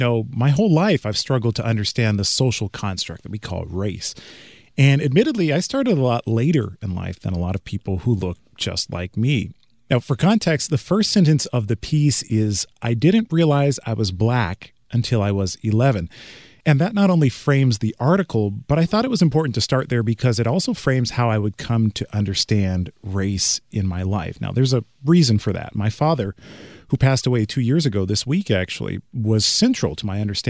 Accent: Westwood, California, United States; I didn't realize I was black until I was 11. I was a mixed kid. I grew up in Westwood.

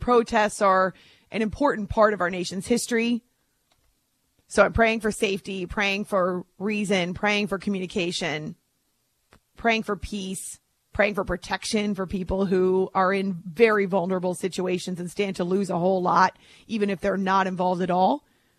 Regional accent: United States; I'm just speaking to you as an American, as a girl who's seen a lot

